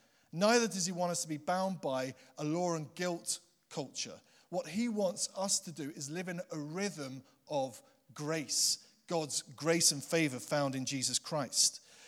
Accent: England, United Kingdom; born there; also born or lived in Highlands, Scotland; I became a Christian at the age of 18. So I was born in England and born again in Scotland, which was a great way around. So for 30 years, I've been trying to rediscover my Highland accent, but I haven't been able to rediscover that accent.

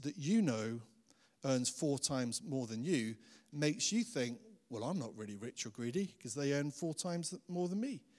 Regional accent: United Kingdom; That's just who we are. We're British. That's what we do.

